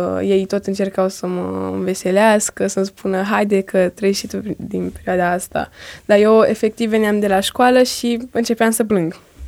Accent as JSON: {"language": "Romanian", "region": "Tuscany", "country": "Italy", "tie": "born or raised there", "also_born_or_lived": "Spain", "said": "Și după aia când am avut un an m-am transferat în Italia."}